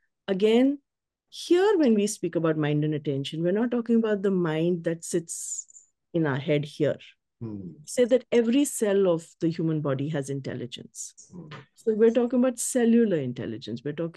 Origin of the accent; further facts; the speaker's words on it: Delhi, India; I was born in Delhi, as when you introduced me, everything about me has been homegrown in Delhi. And I grew up in a joint family.